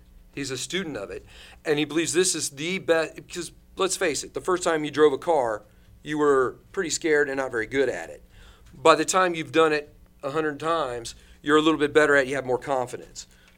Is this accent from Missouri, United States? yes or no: yes; Missouri, United States; because we're from Missouri. It's the show me state.